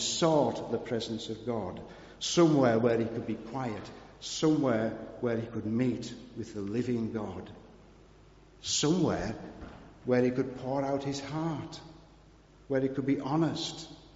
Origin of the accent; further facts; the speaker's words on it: United Kingdom; Oh, we don't do that. We're British.